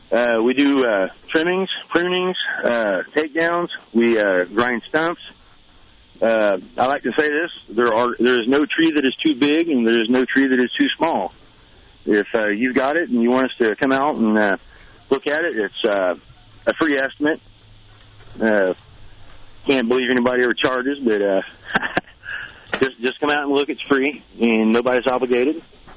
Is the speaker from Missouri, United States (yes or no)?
yes; Missouri, United States; Back from where I'm from, we have the exact same bugs. I'm from Missouri.